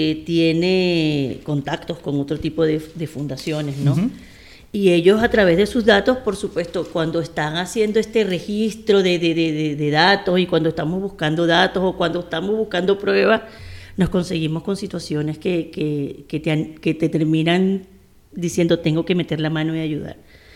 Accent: Venezuela; now in Spain; Las personas que venimos de Venezuela a España, no es como dicen que somos unos pijos, pero sí tenemos un poquito más de recursos

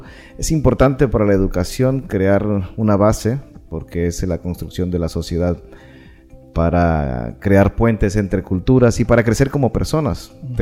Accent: Honduras; Yo soy de Honduras.

